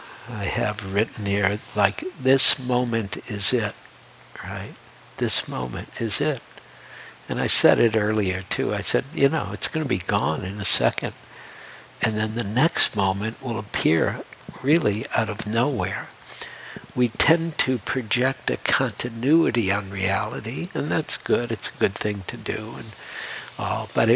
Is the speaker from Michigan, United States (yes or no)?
yes; Detroit, Michigan, United States; I grew up in Detroit. I had a whole life in Detroit.